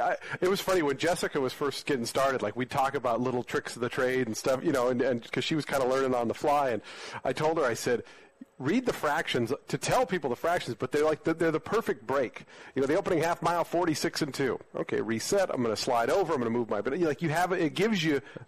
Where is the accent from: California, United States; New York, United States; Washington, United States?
Washington, United States; Seattle; Like, I'm from Seattle. I've never seen an alligator.